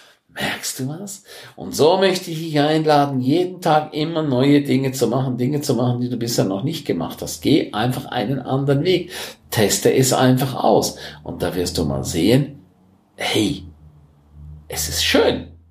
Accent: St. Moritz, Graubünden, Switzerland; ich bin in meiner Heimat in St. Moritz

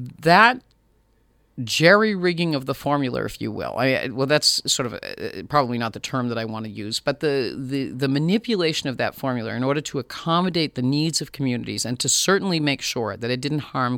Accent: Berlin, New Hampshire, United States; I originally from Berlin, New Hampshire, born and brought up in the North Country, and lived here all my life and have enjoyed every minute of that. Come from a factory town and a factory family.

